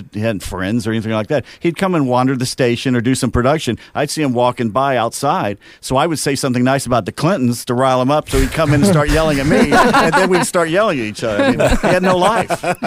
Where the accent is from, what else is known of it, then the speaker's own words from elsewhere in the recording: South Carolina, United States; I'm from South Carolina, I'm a Southerner